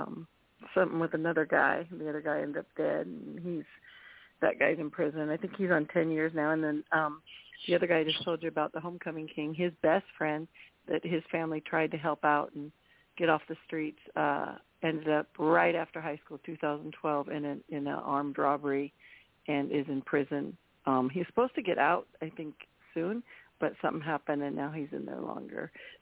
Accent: Houston, Texas, United States; I'm from Houston, Texas, and I know Charles from Fellowship Friday.

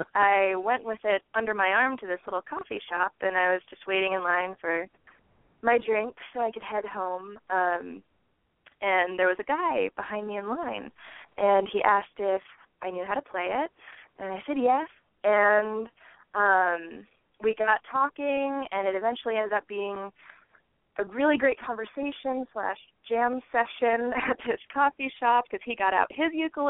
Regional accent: Omaha, Nebraska, United States; now in Hillsdale, United States; Oh, well, I'm from Omaha, Nebraska, and that's actually where Make Believe Studios is as well. But I'm calling you from Hillsdale, Michigan, actually.

